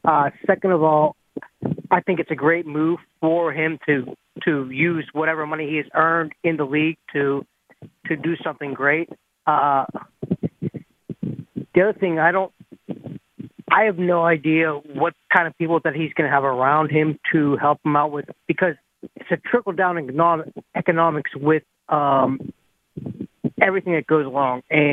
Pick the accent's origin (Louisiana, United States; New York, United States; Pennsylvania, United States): Pennsylvania, United States; Pittsburgh; But So I'm from Pittsburgh.